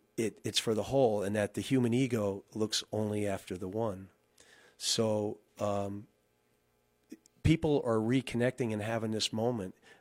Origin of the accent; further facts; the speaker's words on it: West Shokan, New York, United States; long fond memories of from back growing up in West Shokan.